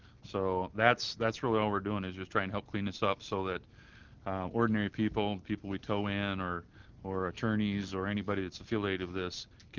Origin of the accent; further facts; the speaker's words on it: Sioux Falls, South Dakota, United States; with Ready Towing. I'm from Sioux Falls.